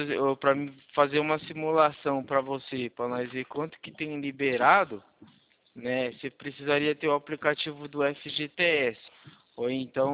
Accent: São Carlos, São Paulo, Brazil; Eu sou daqui de São Carlos.

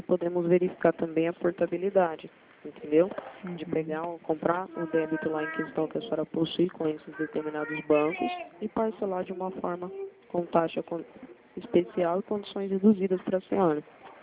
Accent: Limeira, São Paulo, Brazil; Interior de São Paulo, Limeira.

